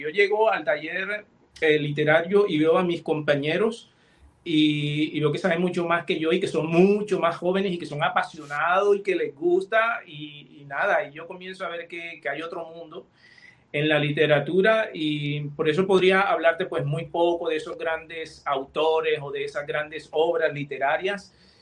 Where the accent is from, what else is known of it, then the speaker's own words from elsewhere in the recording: Colombia; Yo comienzo a escribir y me enfoco en mi tierra porque es lo más fácil para mí